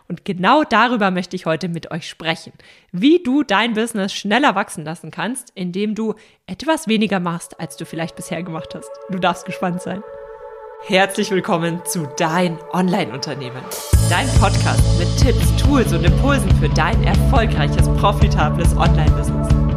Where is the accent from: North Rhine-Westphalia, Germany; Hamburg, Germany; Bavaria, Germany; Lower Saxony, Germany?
Bavaria, Germany; Wir wohnen wieder im Süden von Deutschland, in meiner Heimat, in der Nähe von München, und ich freue mich riesig, dass wir wieder hier sind.